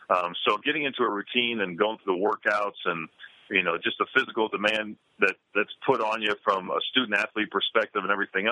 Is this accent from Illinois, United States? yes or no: no; Greenville, Ohio, United States; I grew up in Greenville, Ohio, which is basically west central Ohio.